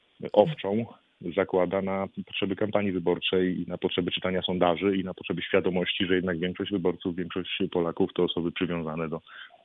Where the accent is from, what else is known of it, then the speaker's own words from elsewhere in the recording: Głuchołazy, Opole Voivodeship, Poland; Ja pochodzę z Głuchoła, tutaj niedaleko ode mnie, 15 kilometrów, jest klasztor w Prudniku